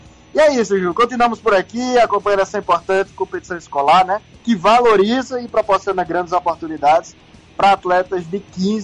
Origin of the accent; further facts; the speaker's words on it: Paraíba, Brazil; Eu sou de Iraúna, Iraúna é mais quente que João Pessoa e eu nunca vi um calor desse